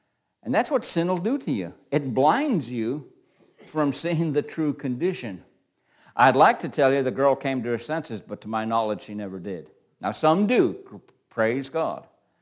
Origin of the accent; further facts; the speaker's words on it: United States; and by the way, I am so grateful I'm American, so don't misconstrue this.